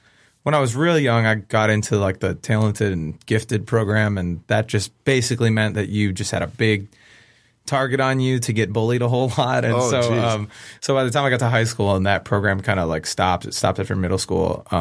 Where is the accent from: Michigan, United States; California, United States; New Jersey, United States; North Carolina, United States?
Michigan, United States; Wayne; born there; I was born in Wayne, Michigan, at what was Annapolis Hospital.